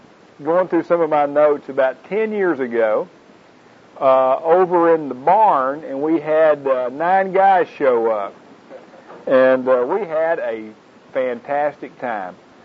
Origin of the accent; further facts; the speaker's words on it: Forney, Texas, United States; I'm from the Dallas area. Actually, I'm from Forney, which is, anybody know where Forney is?